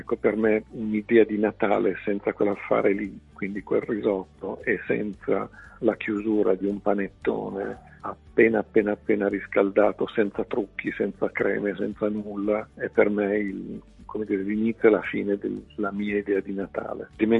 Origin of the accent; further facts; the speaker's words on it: Milan, Lombardy, Italy; Da milanese mi sono immaginato che Milano in realtà la racconti per il suo skyline.